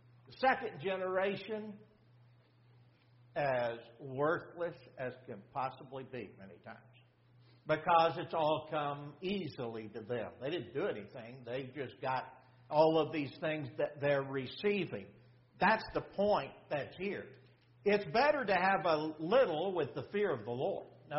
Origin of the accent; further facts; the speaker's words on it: Texas, United States; now in Oklahoma, United States; when I was growing up in the Panhandle of Texas.